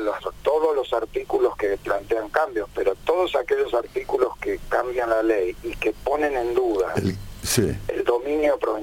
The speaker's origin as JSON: {"language": "Spanish", "country": "Argentina", "said": "los 45 millones, no sé ya cuántos somos, de argentinos"}